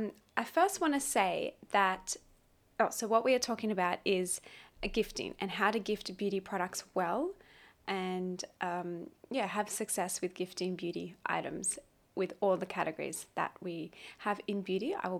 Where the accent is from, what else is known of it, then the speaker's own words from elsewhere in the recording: Australia; now in Hong Kong; I am living currently in Asia in Hong Kong, and I'm from Australia.